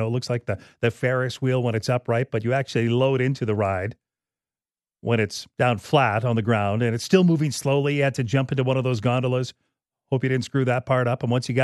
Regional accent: Regina, Saskatchewan, Canada; grown up here in Regina. My older brothers, I remember they used to hop on their bikes and rip over. I grew up in Rosemont, nearby train tracks at the CN tracks there

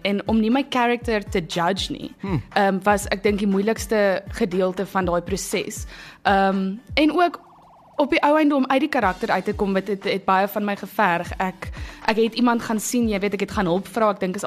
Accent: Swellendam, Western Cape, South Africa; ek het op Swellendam groot geword, so ek was daar op laerskool en natuurlik, dis fantasties om 'n klein dorpie groot te word.

